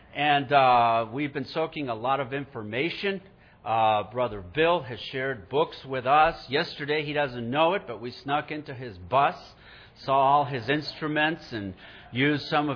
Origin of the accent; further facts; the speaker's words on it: Huancayo, Junín, Peru; because I am from Huancayo, the city that her father was from in Peru.